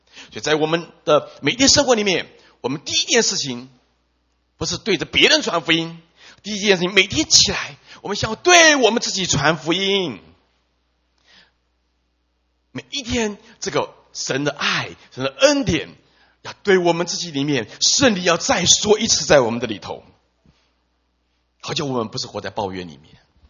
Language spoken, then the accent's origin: Chinese; Hsinchu, Taiwan; 我特别回到我的老家，算了，我的老家在新竹